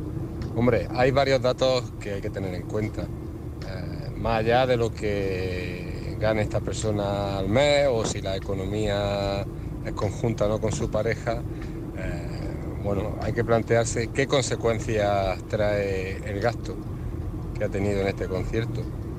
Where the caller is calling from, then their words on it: Granada, Andalusia, Spain; de Granada y quería opinar